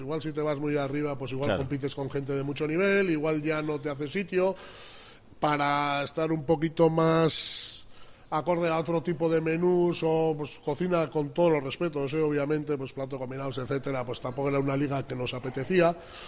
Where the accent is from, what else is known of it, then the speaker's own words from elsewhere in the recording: Basque Country, Spain; Yo soy vasco, guipuzcoano.